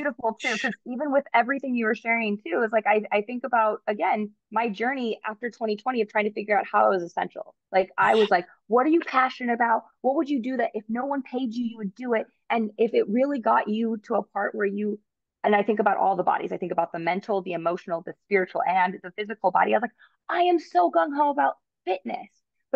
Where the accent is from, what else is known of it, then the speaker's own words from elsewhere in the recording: United States; born there; And I'm so grateful I was born in America